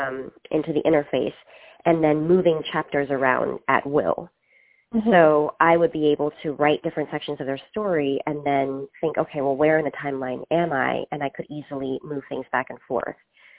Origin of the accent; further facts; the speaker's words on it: United States; born there; I'm Chinese American. I was born in the States, and I speak Chinese, but my Chinese isn't that good.